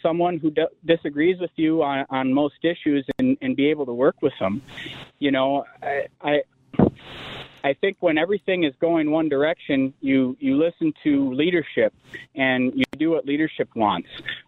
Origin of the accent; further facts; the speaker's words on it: Wisconsin, United States; I was born and raised in the Northwoods. I was born helping my neighbor farmers shovel manure and throw hay bales and pick rock.